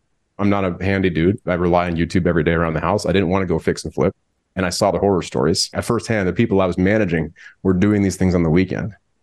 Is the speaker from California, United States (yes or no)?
yes; California, United States; Yeah, so I'm based out here in the Bay Area, California, just north of proper Silicon Valley. I was born and raised here